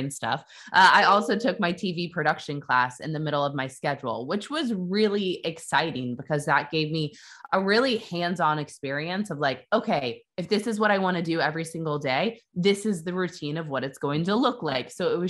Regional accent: Kansas City, Missouri, United States; So I'm from Kansas City, Missouri. That's where I grew up. And I grew up watching the Kansas City Chiefs, having season tickets.

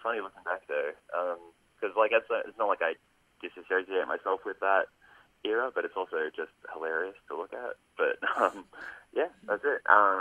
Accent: Kiama, New South Wales, Australia; also born or lived in Sydney; I grew up in Kiama on the south coast of New South Wales, which is like a beachside sort of town. But I was actually born a bit further north in Sydney, and then I moved down.

